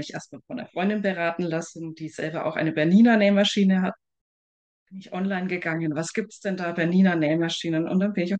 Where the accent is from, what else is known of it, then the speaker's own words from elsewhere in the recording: Bavaria, Germany; ich komme aus dem Raum Nürnberg-Ansbach